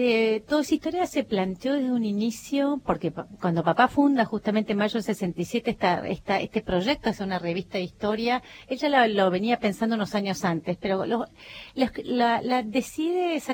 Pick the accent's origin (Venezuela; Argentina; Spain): Argentina; somos como argentinos